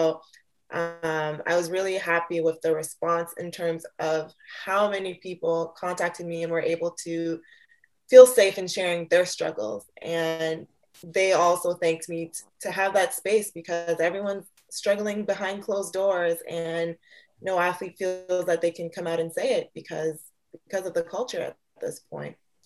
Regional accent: Canada; I'm from Canada. So I was living alone in LA.

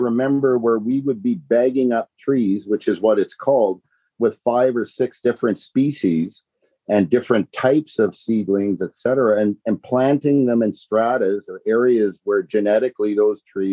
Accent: Winnipeg, Manitoba, Canada; I grew up in Winnipeg in the Weston area. So shout out to all my Weston folks.

